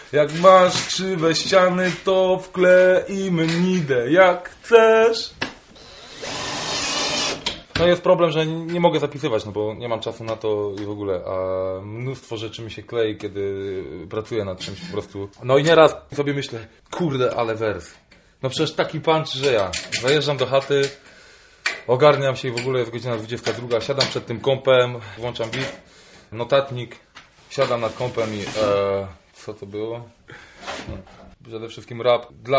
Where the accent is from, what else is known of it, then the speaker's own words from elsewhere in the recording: Trzemeszno, Greater Poland Voivodeship, Poland; u siebie w mieście, skąd pochodzę, jest to bardzo małe miasto, nazywa się Trzemeszno, położone koło Gniezna, około 8 tysięcy mieszkańców.